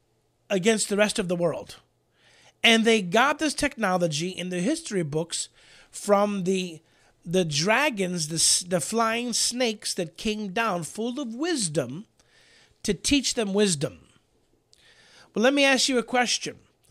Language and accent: English; Chicago, Illinois, United States; I thought that was interesting because I'm from Chicago.